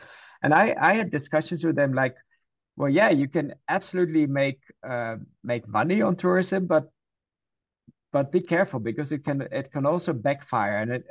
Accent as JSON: {"language": "English", "country": "Netherlands", "said": "I'm from the Netherlands."}